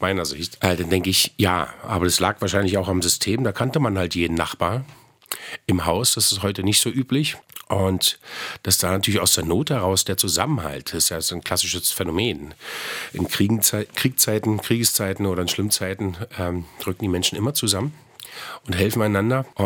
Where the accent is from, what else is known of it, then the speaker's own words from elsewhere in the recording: Berlin, Germany; born there; Ich bin in Lichtenberg geboren und bin stolz, eine Berliner Pflanze zu sein.